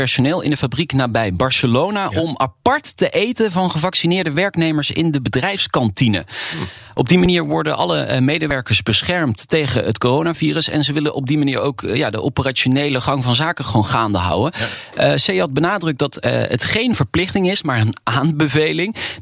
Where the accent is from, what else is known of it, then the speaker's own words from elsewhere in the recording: Maastricht, Limburg, Netherlands; Bij ons in Maastricht zeggen ze altijd